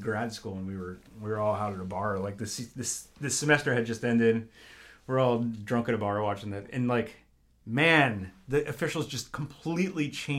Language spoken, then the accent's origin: English; Philadelphia, Pennsylvania, United States; I'm from Philly. I'm like, fuck you both.